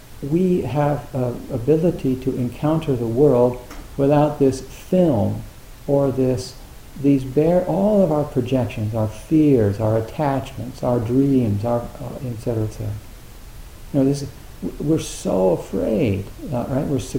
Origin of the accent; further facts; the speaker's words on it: New Jersey, United States; if instead of growing up in New Jersey, we'd grown up in Montana